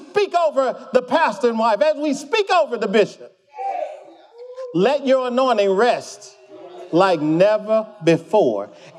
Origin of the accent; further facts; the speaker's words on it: Mississippi, United States; You know, now I'm from Mississippi, born and raised in Mississippi. I've lived in other states, but there's something about people in Mississippi.